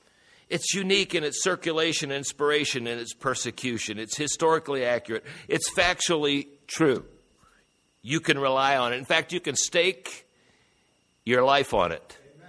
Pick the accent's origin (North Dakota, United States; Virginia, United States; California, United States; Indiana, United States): Indiana, United States; Fort Wayne; I grew up in Fort Wayne. We had three hospitals, as I recall, maybe four if we count the veterans.